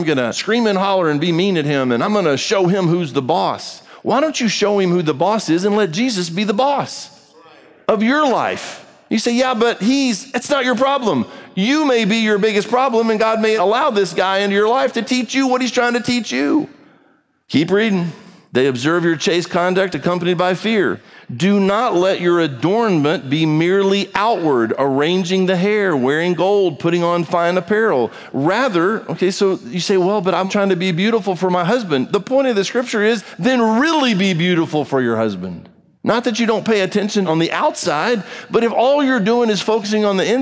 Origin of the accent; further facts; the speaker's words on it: Texas, United States; Just take your accent to New York or somewhere and see what happens to you. Oh, I don't sound like I'm from Texas. Yeah, right. That's what y'all think.